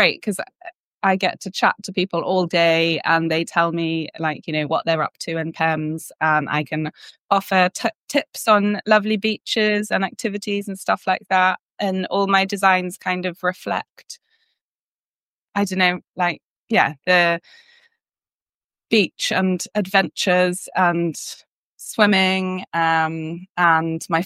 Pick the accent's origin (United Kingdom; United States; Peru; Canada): United Kingdom; Northampton, East Midlands; now in Pembrokeshire, United Kingdom; Saundersfoot isn't actually my hometown. I'm from Northampton. But I've been in Pembrokeshire for 18 years now, and I spent my childhood camping here.